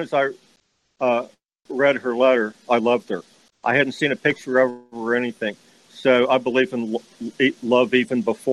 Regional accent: United States; I'm an American, you know, I believe in, our war for independence.

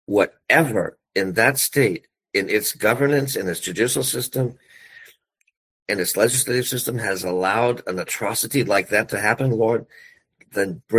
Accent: California, United States; I've been reading about things in my home state, in Sacramento, that in California

